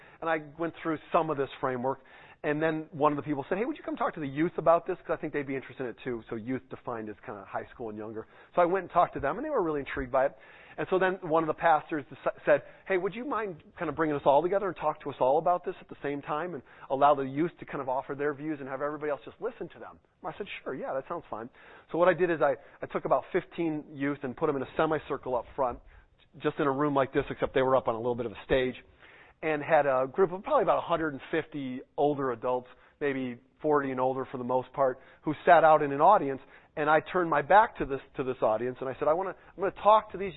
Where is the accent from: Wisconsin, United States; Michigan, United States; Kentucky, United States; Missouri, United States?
Michigan, United States; Detroit; When I was a kid growing up outside Detroit, big sports fan